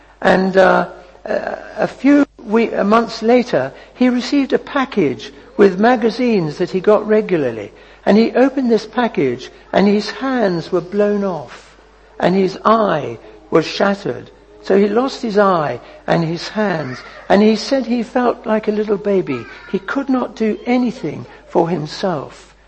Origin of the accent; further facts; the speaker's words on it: South Africa; I was brought up in South Africa